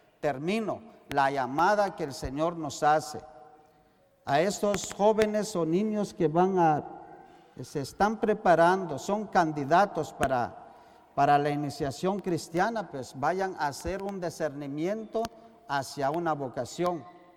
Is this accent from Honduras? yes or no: no; Guatemala; Ahora en Guatemala, yo soy de Guatemala, creo que muchos de ustedes ya me conocen.